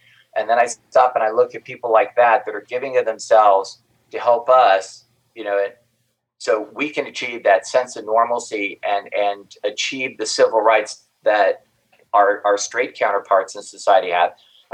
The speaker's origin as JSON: {"language": "English", "region": "Midwest", "country": "United States", "tie": "born or raised there", "said": "And I grew up in the Midwest, so I had those Midwestern values."}